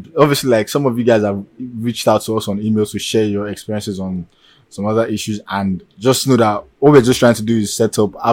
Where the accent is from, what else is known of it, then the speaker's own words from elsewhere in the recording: Nigeria; We just want to be real with you guys because we are so Nigerian family, you know.